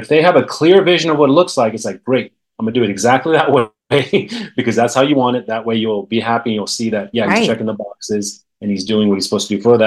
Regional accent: California, United States; I grew up in the Bay Area. I mean, Silicon Valley, it's there

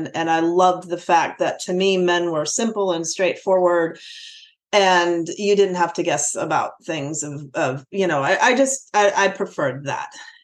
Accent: Plano, Texas, United States; And I grew up in Plano, Texas, north of Dallas, Texas

